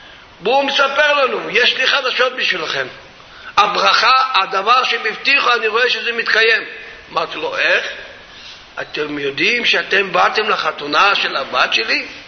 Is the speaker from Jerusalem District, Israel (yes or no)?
no; Safed, Northern District, Israel; אני אמנם יליד הארץ, אבא שלי יליד הארץ, סבא שלי יליד הארץ, האבא של סבא שלי יליד הארץ, והסבא של סבא שלי יליד הארץ. אנחנו ילידי צפת, בגליל